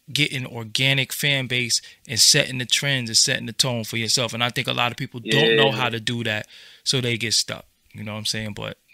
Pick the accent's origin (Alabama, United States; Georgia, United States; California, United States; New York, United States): New York, United States; Brooklyn; That made me feel good because I'm from the hood and I'm from Brooklyn.